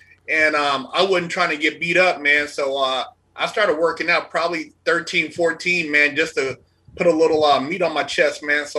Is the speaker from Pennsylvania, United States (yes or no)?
no; Sacramento, California, United States; I'm from Sacramento.